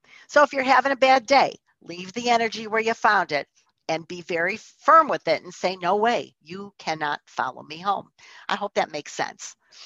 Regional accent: Chicago, Illinois, United States; also born or lived in Orlando; So as you may or may not know, I'm born and raised in Chicago, but for 2.5 years, I lived in Orlando.

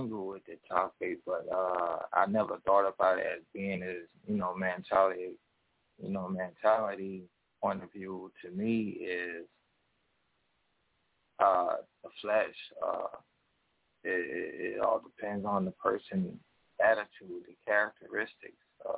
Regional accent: Columbus, Georgia, United States; I'm from Columbus, Georgia. I moved here recently from Huntsville

